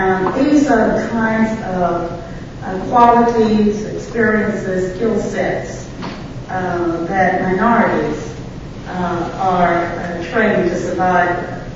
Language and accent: English; Georgia, United States; As Tim said, I grew up in Georgia during the period of Jim Crow white supremacy segregation in the late 1940s. Throughout the 1950s.